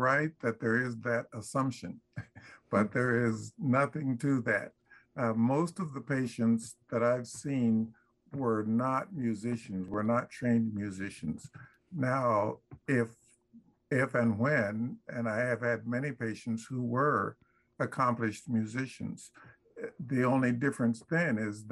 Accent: Topeka, Kansas, United States; because I grew up in Topeka, Kansas, and was there during the time of Brown versus Board.

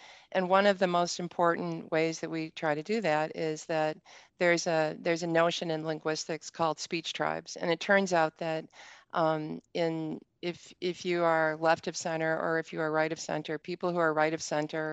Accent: Wisconsin, United States; I grew up in Wisconsin. I live here. I love Wisconsin.

